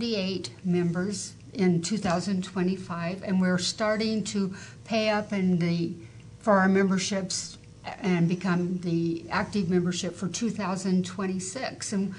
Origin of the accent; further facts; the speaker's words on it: West Coast, United States; my phone number is from West Coast phone number. I'm from the West Coast.